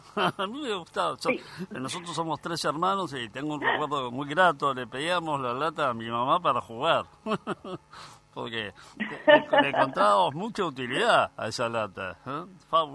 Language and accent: Spanish; Argentina; lo digo como ciudadano argentino